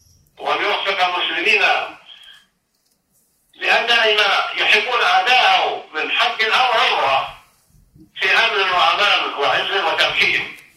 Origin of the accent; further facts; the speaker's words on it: Saudi Arabia; بلادنا المملكة العربية السعودية بلاد الحرمين